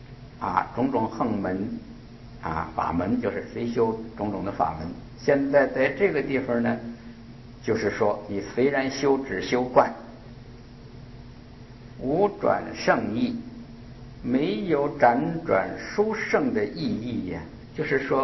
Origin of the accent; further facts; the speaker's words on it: China; 我们中国人呢讲这个佛法呢，都是前一念是先的一念，头一念，后一念呢就是后来又起来的这念